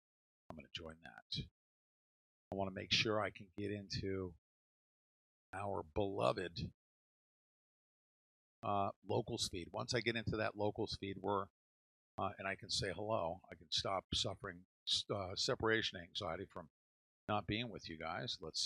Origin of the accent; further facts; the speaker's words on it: New York, United States; moved away; also born or lived in California / Cincinnati; I am originally from New York, 20-something years in California, which is a dry heat, right? Then went to Cincinnati, which is American heat. And then I came down to Florida